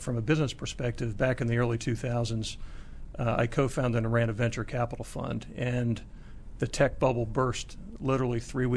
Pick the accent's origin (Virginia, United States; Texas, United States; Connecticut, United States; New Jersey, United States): New Jersey, United States; Scotch Plains; Scotch Plains, New Jersey.